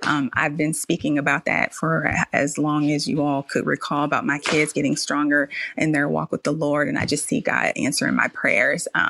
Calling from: Suffolk, Virginia, United States; I am calling from Suffolk, Virginia.

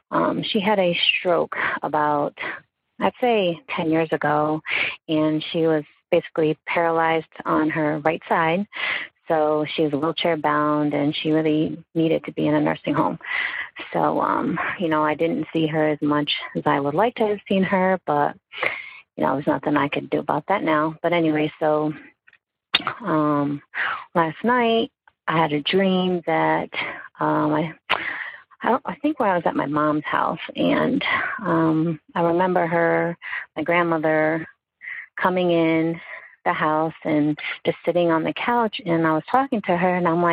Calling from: Bristol, Connecticut, United States; I am calling from Bristol, Connecticut.

